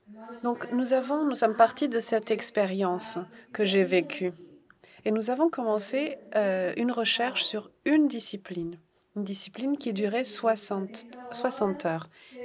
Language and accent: French; João Pessoa, Paraíba, Brazil; French is a second language; Je viens de João Pessoa, à Paraíba. Mais je travaille à l'UFCG, à Campina Grande.